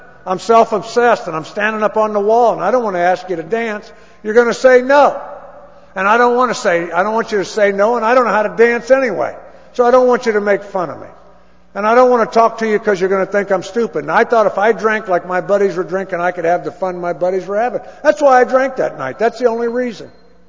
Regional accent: Danville, Illinois, United States; I grew up in Danville, Illinois, and I had a tremendous childhood.

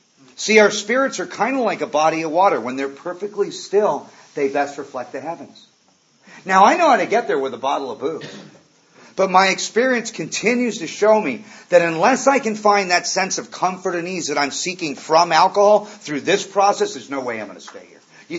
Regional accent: Malibu, California, United States; I grew up in Malibu.

